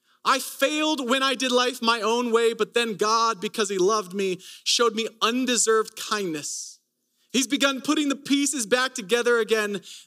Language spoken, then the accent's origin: English; Owen Sound, Ontario, Canada; born there; I was born in Owen Sound, Ontario, Canada.